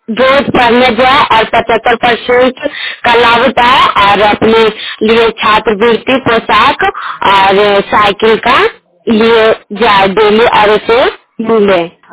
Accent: Bihar, India; मैं सभी हक के रहने वाली हूँ, हरनाथ प्रखंड जिला नालंदा

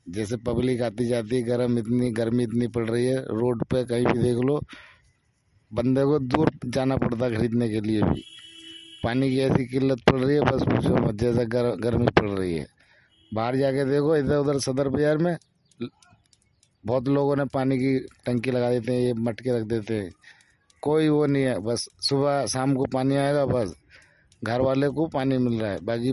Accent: Bulandshahr, Uttar Pradesh, India; now in Delhi, India; हम तो रहने वाले थे, हम पीछे से बुलंदशहर के, यहाँ रहते हैं श्री राम कॉलोनी खजूरी में।

